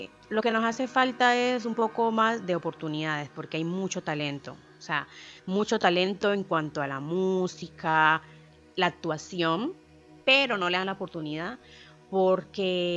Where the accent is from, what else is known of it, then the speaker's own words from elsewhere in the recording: Buenaventura, Valle del Cauca, Colombia; moved away as an adult; Yo que viví allí, yo podría decir toda mi niñez, yo viví en Buenaventura hasta mis 18 años